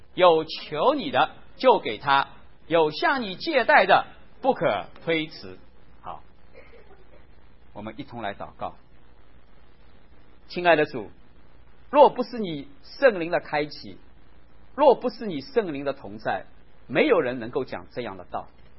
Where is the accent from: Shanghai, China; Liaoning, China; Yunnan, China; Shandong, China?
Shanghai, China; 我们上海人会叫他叫亚美小曲